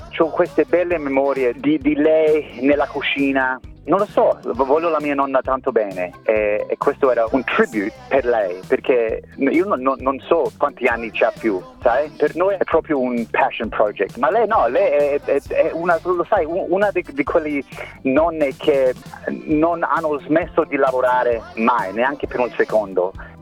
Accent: Adelaide, South Australia, Australia; also born or lived in Italy; now in Melbourne, Australia; noi fratelli siamo cresciuti là in Adelaide. Allora dopo Italia c'era Adelaide, e dopo Adelaide, quando ero adult, Melbourne. Adelaide è proprio home, anche ora.

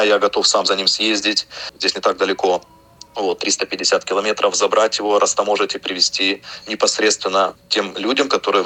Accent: Far East, Russia; я сам россиянин с Дальнего Востока

